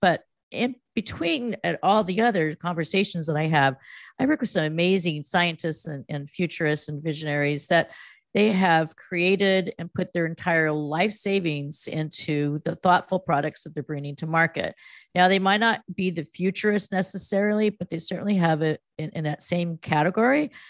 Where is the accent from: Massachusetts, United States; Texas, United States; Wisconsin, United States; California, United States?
California, United States; I left. I know I grew up in the Valley when it was ranches, and I grew up in an apricot or, you know, orchard, and my sisters and I would frolic around the orchard